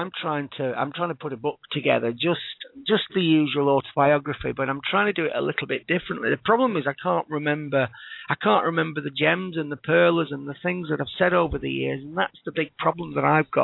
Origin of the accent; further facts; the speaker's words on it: Blackpool, North West England, United Kingdom; all the way from the UK, actually from my hometown, Blackpool.